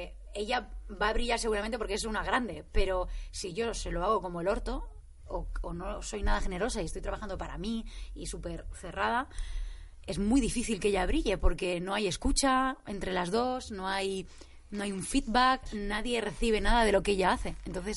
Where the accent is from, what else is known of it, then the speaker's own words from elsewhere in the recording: Catalonia, Spain; yo soy catalana, entonces a mí me cuesta mucho decir las seses.